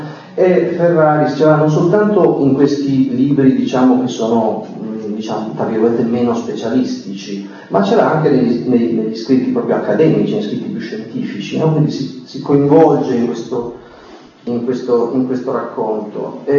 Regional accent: Trieste, Friuli-Venezia Giulia, Italy; io sono di Trieste, quindi ho imparato l'italiano, diciamo, sui libri di scuola

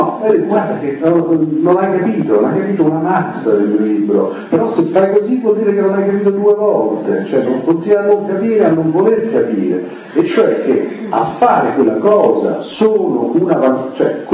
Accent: Rome, Lazio, Italy; in quanto romano

